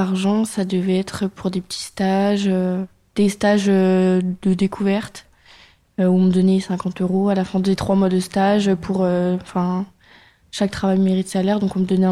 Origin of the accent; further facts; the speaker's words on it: Auxerre, Bourgogne-Franche-Comté, France; J'ai grandi vers Paris, sur Auxerre, dans le 89 000, dans Lyon.